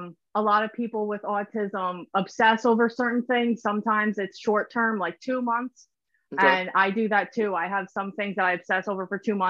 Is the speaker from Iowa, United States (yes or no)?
no; New Jersey, United States; I'm from South Jersey, New Jersey.